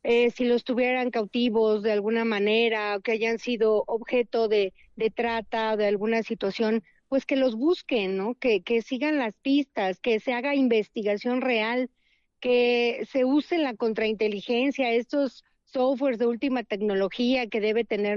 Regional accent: Mexico; nos han fallado como mexicanos

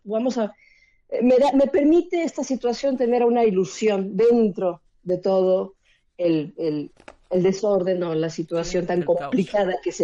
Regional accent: Mexico; como mexicana

